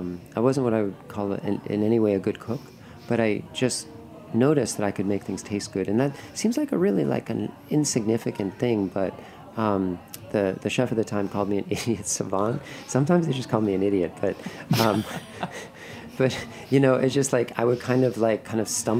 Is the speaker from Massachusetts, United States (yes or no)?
yes; Massachusetts, United States; now in Bay Area, United States; I grew up in Massachusetts.